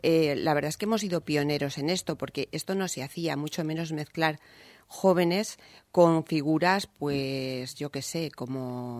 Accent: León, Castile and León, Spain; a mí me conocían porque yo soy de León

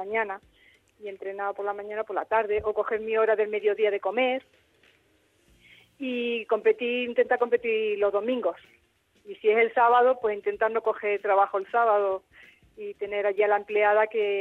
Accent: Málaga, Andalusia, Spain; como soy de Málaga, he competido el Open de Andalucía

